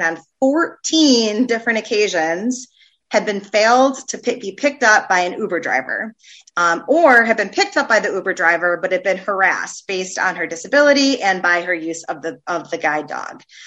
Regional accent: Chicago, Illinois, United States; There was a case also in my hometown of Chicago

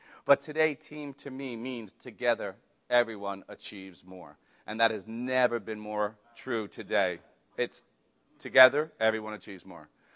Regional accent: New York City, New York, United States; I'm from the East Coast. Yeah, so my city, New York City.

